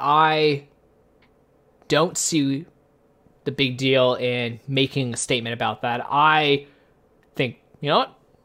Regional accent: Canada; clearly we're both Canadian, so flag probably doesn't mean as much to us. But like, both my parents are in the Canadian military.

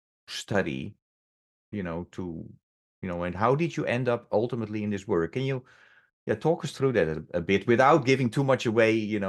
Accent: Netherlands; And I'm from the Netherlands.

